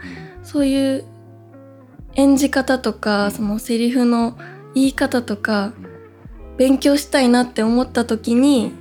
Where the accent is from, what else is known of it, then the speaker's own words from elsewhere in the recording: Okayama, Japan; でもなんかこう岡山出身だし、ちょっとその 田舎っぽさっていうか、まあなんか忘れずにいたいです。